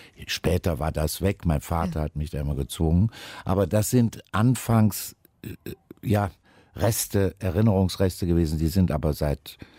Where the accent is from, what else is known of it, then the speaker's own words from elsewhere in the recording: Düsseldorf, North Rhine-Westphalia, Germany; born there; Ich bin in Düsseldorf geboren. Wir wohnten da auf einer Etage in einem Miethaus.